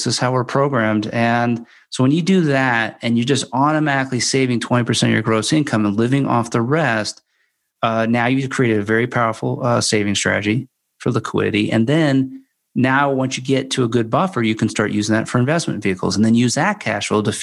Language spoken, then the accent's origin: English; Morristown, New Jersey, United States; So growing up in Jersey and Morristown, it's just like the coolest thing ever, especially in autumn.